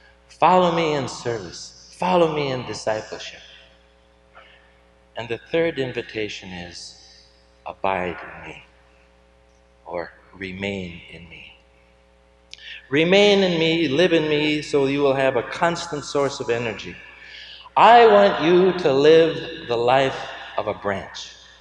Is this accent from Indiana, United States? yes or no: yes; Columbus, Indiana, United States; I come from Columbus, Indiana, where there is some rather well-known architecture, but a lot of it leaks.